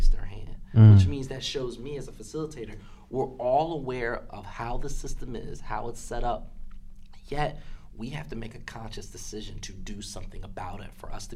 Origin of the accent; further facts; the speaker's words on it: Philadelphia, Pennsylvania, United States; a lot of people found out that I was from Philadelphia, go Birds.